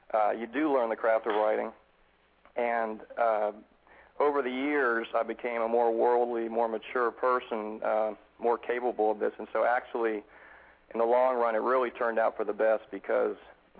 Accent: St. Petersburg, Florida, United States; And I grew up in St. Petersburg, Florida, and I lived on a little island called Coquina Key.

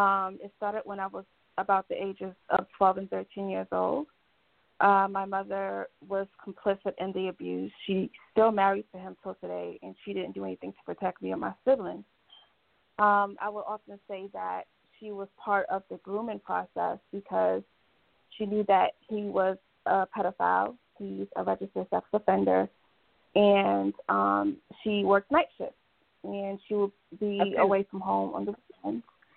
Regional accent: Englewood, New Jersey, United States; also born or lived in Brooklyn, United States; my parents were both from Jamaica, and I was born in Brooklyn, New York. I have a twin brother, and I have two younger sisters and an older sister. So we moved around a lot, unfortunately. But Englewood, New Jersey was where I spent most of my childhood years

